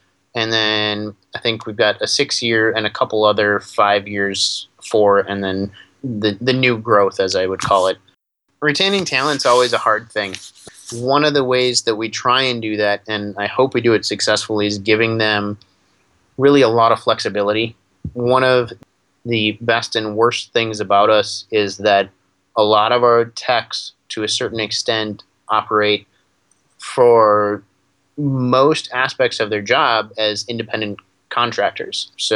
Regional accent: Minnesota, United States; from Minnesota.

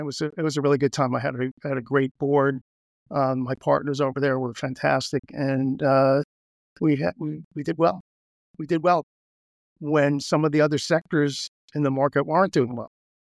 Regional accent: Queens, New York, United States; also born or lived in East Brunswick, United States; Well, I originally grew up in New York, but we moved to New Jersey in 1965 from Queens.

